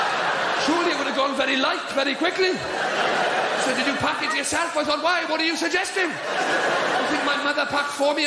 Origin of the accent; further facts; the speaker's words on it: Wales, United Kingdom; I was excited. I was going abroad. I'm Welsh.